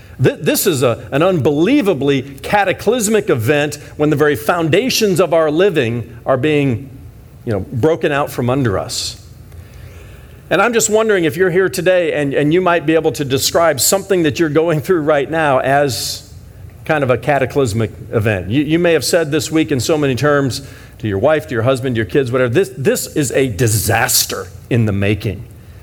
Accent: Fort Wayne, Indiana, United States; I grew up in Fort Wayne, Indiana, and it was the Tri-Cities region because three rivers came together in Fort Wayne.

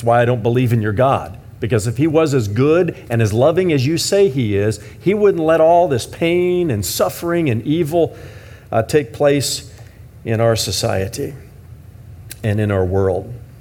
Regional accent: Indiana, United States; I grew up in Indiana, and I never once questioned that chorus and what it was teaching us

